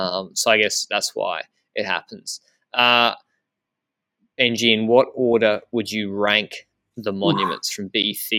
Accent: Australia; I think being Australian helps with that.

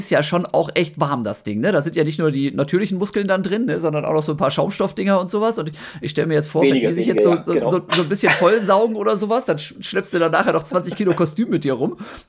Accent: Osnabrück, Lower Saxony, Germany; Das ist eine Organisation aus Osnabrück, wo ich aufgewachsen bin

